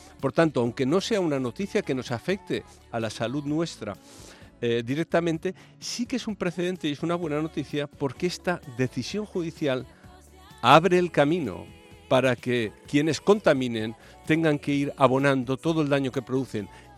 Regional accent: Balearic Islands, Spain; hemos abierto el programa con música Baleares de mi tierra

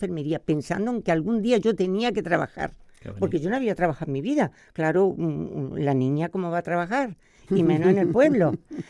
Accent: Benalúa de Guadix, Andalusia, Spain; Mira, yo nací en un pueblo de Granada.

